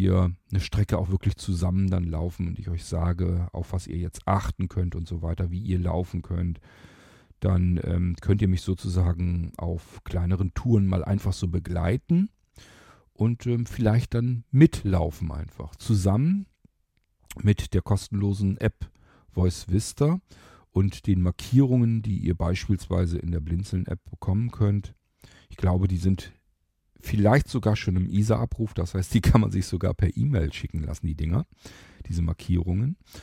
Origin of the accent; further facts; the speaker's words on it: Lower Saxony, Germany; in meine Heimat gefahren, von Rochsburg dann weg, nach Niedersachsen zurück.